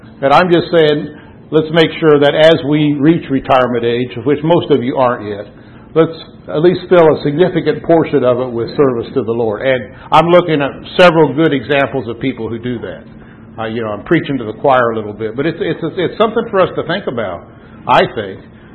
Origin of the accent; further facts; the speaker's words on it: Indiana, United States; 90% of the disfellowshipping in the congregation I grew up in Indiana were bad attendance.